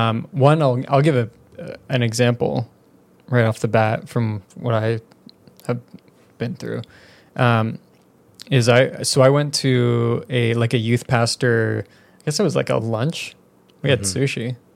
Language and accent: English; Surrey, British Columbia, Canada; And I'm from Surrey. And Surrey doesn't have a very large white population. It has a large like Indian population, and like there's a lot of ethnicity in Surrey.